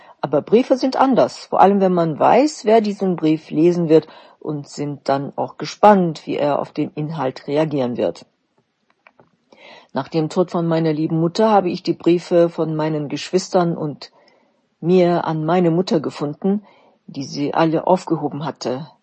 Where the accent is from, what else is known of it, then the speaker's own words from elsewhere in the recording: Baku, Azerbaijan; now in Berlin, Germany; Mein Interesse begann in meiner Heimatstadt Baku in Aserbaidschan und begleitet mich auch nach meinem Umzug nach Berlin bis heute.